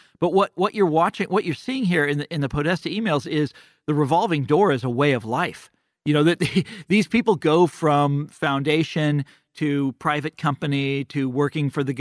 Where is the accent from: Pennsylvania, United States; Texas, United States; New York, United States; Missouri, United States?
Missouri, United States; Kansas City; when I was growing up in Kansas City, and probably the same for you in Minnesota, I didn't even know what that was.